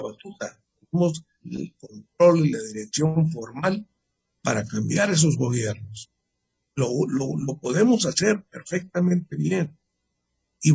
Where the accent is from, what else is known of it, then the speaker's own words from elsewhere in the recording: Mexico; Tenemos todos como mexicanos el derecho de crecer